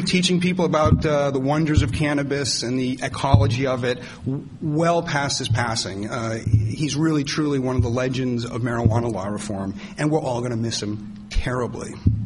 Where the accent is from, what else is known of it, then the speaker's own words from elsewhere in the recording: Massachusetts, United States; now in Oregon, United States; no offense to Oregon or Washington or my home state of Massachusetts or Wisconsin or Colorado